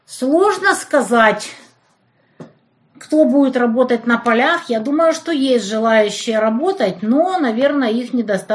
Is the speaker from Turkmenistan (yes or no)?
yes; Turkmenistan; now in Russia; переехали в РФ в 2005-м из Туркменистана. Тыкали, кричали, понаехали. Вас никто не звал, местное население. В детстве в Туркмении кидали камнями, обзывали.